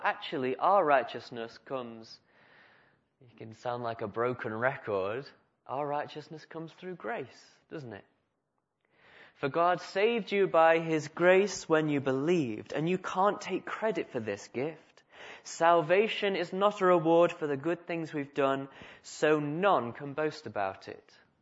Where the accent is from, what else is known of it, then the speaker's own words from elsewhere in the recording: United Kingdom; It's not just because we're British.